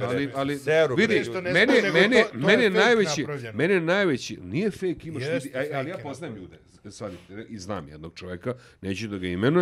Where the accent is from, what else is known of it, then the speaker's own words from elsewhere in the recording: Šumadija and Western Serbia, Serbia; born there; ja sam rođen, brate, u Šumadi, odrastao ovdje.